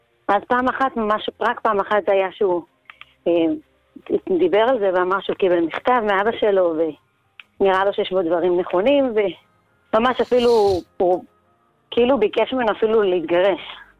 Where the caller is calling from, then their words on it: Northern District, Israel; אני מהצפון.